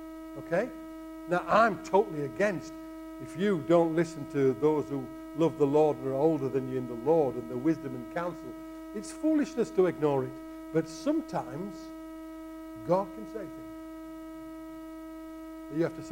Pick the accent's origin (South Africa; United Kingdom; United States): United Kingdom; Yorkshire and the Humber; accent: Yorkshire; in my Yorkshire accent